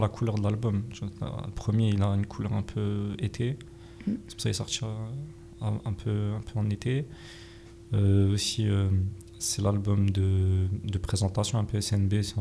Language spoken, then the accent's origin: French; Amiens, Hauts-de-France, France; je suis né à Amiens, je suis né à Brossolette. Donc, ceux qui connaissent, maintenant c'est Calmette. Après, j'ai déménagé, je suis resté à Amiens quand même.